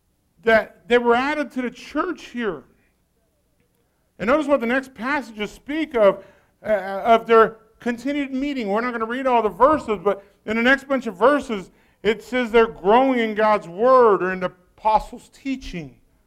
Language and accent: English; Brazil; first language Portuguese; As you know, I grew up in Brazil.